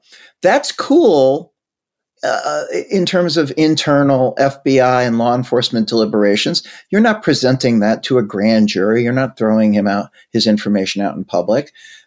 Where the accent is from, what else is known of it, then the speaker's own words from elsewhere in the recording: Brooklyn, New York, United States; I grew up in Brighton Beach, Brooklyn, which is the Ukrainian/Russian enclave.